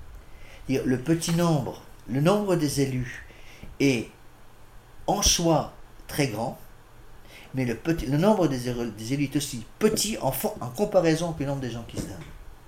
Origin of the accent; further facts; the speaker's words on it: Morocco; moved away; Je me rappelle quand j'étais gamin au Maroc